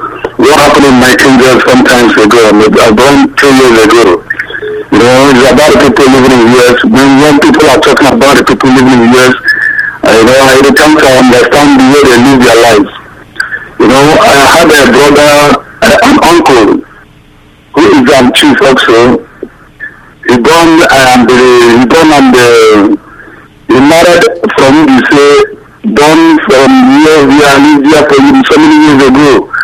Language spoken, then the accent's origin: English; Imo, Nigeria; now in Thailand; From Imo State.